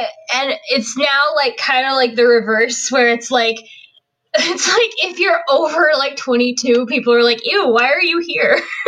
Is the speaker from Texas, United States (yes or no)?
no; Chicago, Illinois, United States; I'm from Chicago, Illinois in the U.S. I'm 30